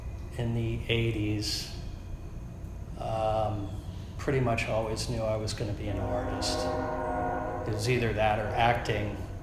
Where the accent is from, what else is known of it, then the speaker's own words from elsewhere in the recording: New Jersey, United States; born there; I was born in 1961 in New Jersey, Catholic mother, agnostic Protestant father